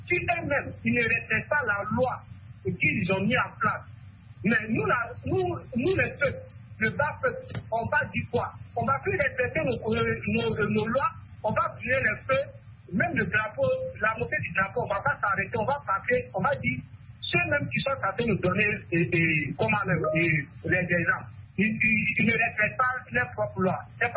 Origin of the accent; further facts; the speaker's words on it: Burkina Faso; Même chez nous, au Burkina